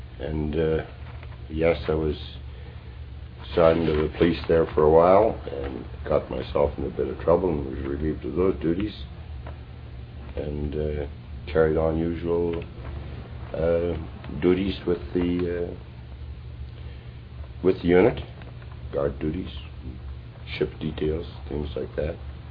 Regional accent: Portage la Prairie, Manitoba, Canada; Poise of Prairie. I was born here in Poise of Prairie in 1913. Made this my home all my life, except for several years away in the Army.

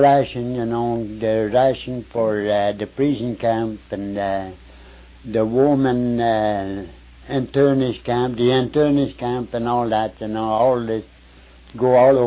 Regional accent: Quebec, Canada; born there; No, I was born in Quebec.

